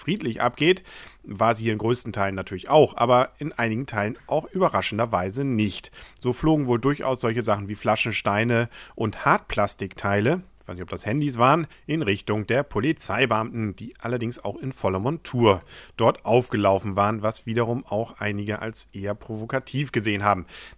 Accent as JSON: {"language": "German", "town": "Kiel", "region": "Schleswig-Holstein", "country": "Germany", "said": "sondern selbst als Kieler konnte man davon ja dann ein Lied singen bzw. das Ganze hautnah miterleben."}